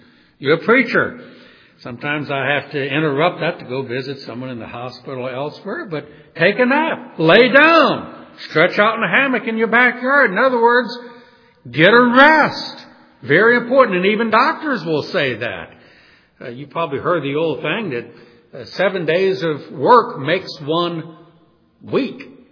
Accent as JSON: {"language": "English", "region": "Deep South", "country": "United States", "tie": "born or raised there", "said": "Now, I was raised in the Deep South in the old days where they used to have what's called blue laws."}